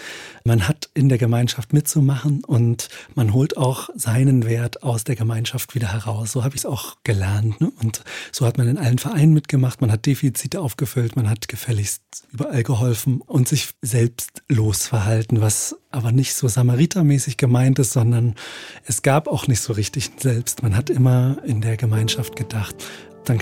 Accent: Thuringia, Germany; accent: Eichsfeld dialect; Und da hole ich meinen alten Eichsfelder Dialekt nochmal ein bisschen raus.

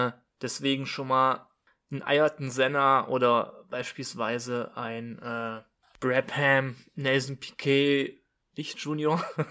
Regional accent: Germany; wir sind ein deutscher Podcast, wir sind beide Deutsche

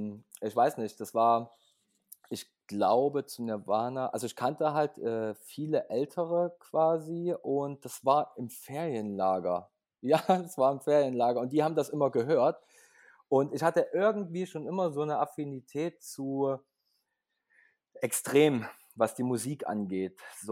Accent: Leipzig, Saxony, Germany; Ich komme aus Leipzig, bin auch geboren in Leipzig.

